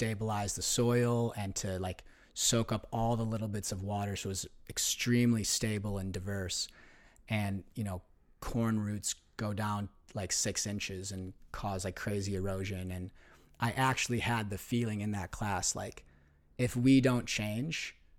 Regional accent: Illinois, United States; the little bubble that I felt like I grew up in the Chicago suburbs

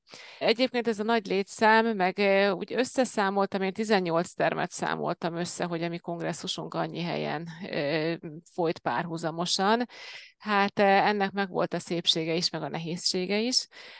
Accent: Hungary; gondoltam magamban, hogy nem hiába születtem magyarnak

